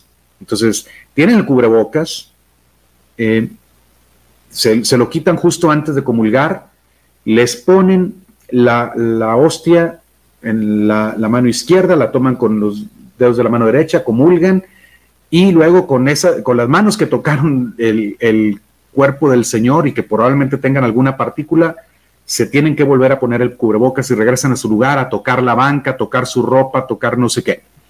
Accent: Mexico; Soy mexicano, soy sacerdote diocesano de la diócesis de Saltillo en México. Acabo de cumplir 50 años este mes

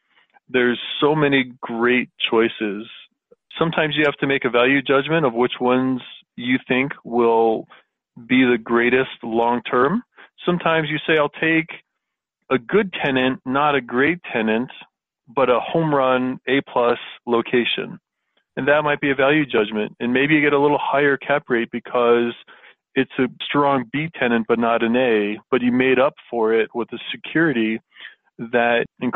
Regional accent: Florida, United States; now in Colorado, United States; I was born and raised in Florida. I live in Colorado now.

